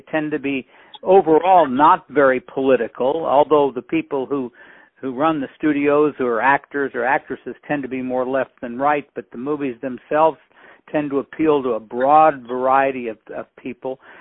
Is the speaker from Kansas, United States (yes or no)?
yes; Wichita, Kansas, United States; Well, I'm from Wichita, Kansas.